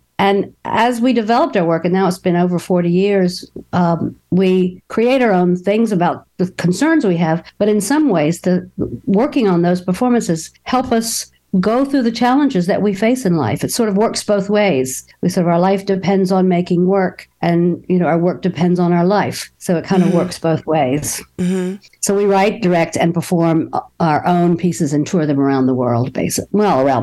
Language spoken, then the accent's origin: English; Roanoke, Virginia, United States; I was born here. I was born in Mount Pleasant, behind the Mill Mountain Star. And lived there all my life until I went away to college.